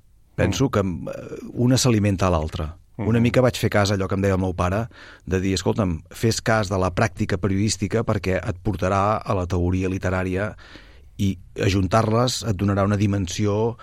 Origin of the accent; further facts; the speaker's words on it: Manresa, Catalonia, Spain; born there; Jo vaig néixer a Manresa.